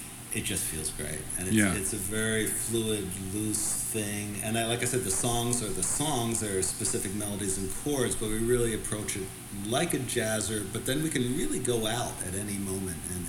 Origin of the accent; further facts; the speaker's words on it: United States; also born or lived in Philadelphia; But then being an American, of course, you're always just surrounded by pop music.